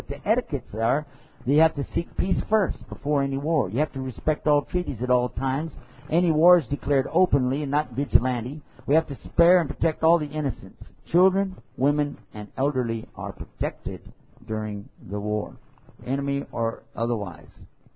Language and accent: English; Texas, United States; I should say America, because I'm from Texas. I don't pronounce it.